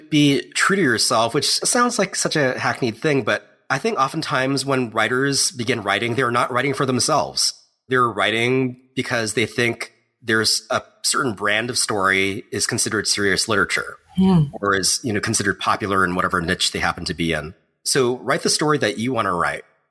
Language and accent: English; Hawaii, United States; also born or lived in California; For me, I grew up in Hawaii and California, very disconnected in a lot of ways from my Japanese heritage.